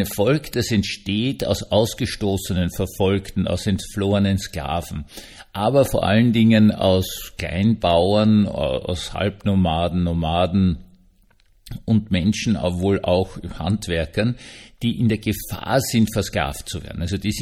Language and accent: German; Vienna, Austria; als Wiener darf ich natürlich sagen, klar, oder?